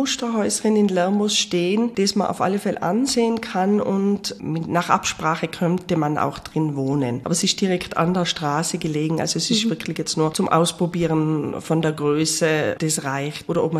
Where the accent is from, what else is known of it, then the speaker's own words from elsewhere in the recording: Tyrol, Austria; aber auch bei uns in Tirol mit diesen Temperaturschwankungen sehr, sehr schwierig.